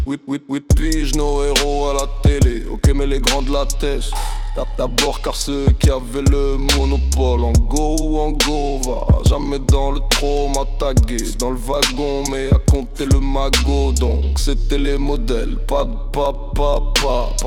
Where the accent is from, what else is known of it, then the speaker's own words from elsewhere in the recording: Paris, Île-de-France, France; Moi je viens de Paris hein, je viens de Paris. J'arrivais dans le 19 dans ma tête. J'avais 5 piges, j'en ai 23 mec tu vois.